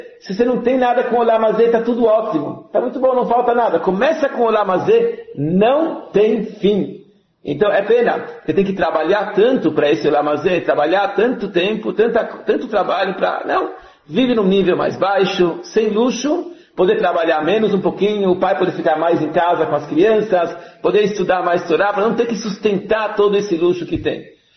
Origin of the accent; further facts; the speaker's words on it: Hungary; Portuguese is a second language; Eu posso falar essa piada porque eu sou húngaro de casa, né?